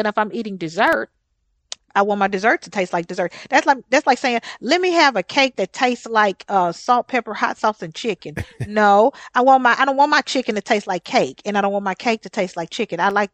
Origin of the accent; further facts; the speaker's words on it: Texas, United States; Now, I'm from Texas, so the chili there is a spicier jalapeno type of chili.